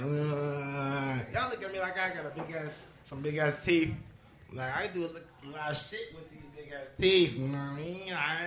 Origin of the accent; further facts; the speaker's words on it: Detroit, Michigan, United States